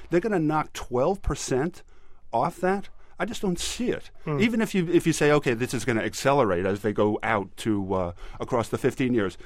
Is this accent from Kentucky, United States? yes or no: no; Manhattan, New York, United States; but I grew up in Manhattan, so that's a whole completely different tribe of Indians.